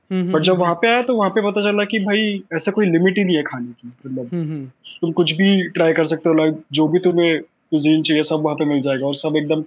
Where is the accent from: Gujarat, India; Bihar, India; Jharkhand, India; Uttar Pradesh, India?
Uttar Pradesh, India; Meerut; moved away as an adult; now in Delhi, India; मैं यूपी से हूँ, यूपी में एक जगह मेरठ, तो स्कूलिंग वगैरह सब वहां से हुआ 12th तक। उसके बाद हायर एजुकेशन के लिए मैं दिल्ली आ गया